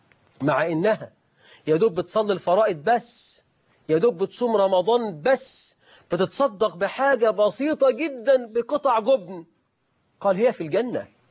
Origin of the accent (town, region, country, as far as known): Egypt